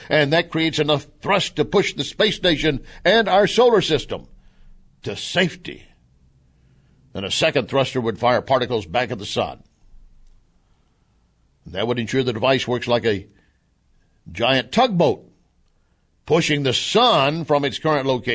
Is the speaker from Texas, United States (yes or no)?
yes; Texas, United States; As I said, growing up in West Texas, I saw a lot of tumbleweeds